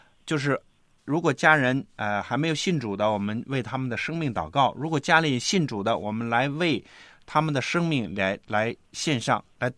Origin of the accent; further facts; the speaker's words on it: China; 作为中国人，那我们到现在来讲，很多像农村的